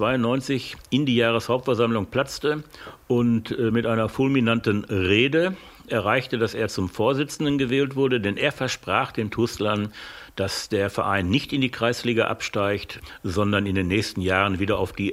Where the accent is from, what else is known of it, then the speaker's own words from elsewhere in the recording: Ahlen, North Rhine-Westphalia, Germany; in Aalen gibt es schon, seitdem ich hier geboren bin, die Bürger jenseits und die Bürger diesseits der Bahn